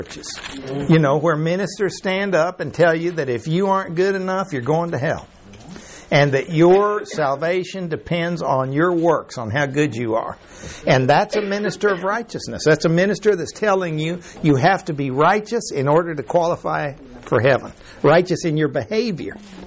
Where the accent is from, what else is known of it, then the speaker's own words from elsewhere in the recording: Mexico; When I grew up in Mexico, I mean, they stood up like ministers of righteousness.